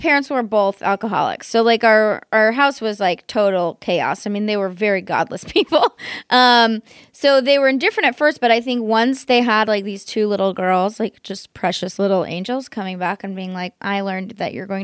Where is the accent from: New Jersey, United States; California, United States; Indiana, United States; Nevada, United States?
California, United States; When I was a kid, I grew up in the Bay Area. We lived a block from a Baptist church, which was also a school and a preschool.